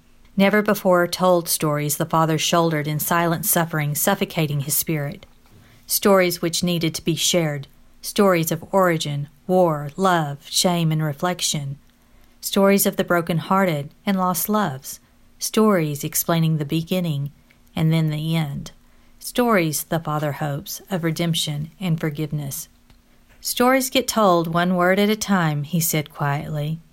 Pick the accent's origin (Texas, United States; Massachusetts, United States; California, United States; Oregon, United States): Texas, United States; King; from King in Texas.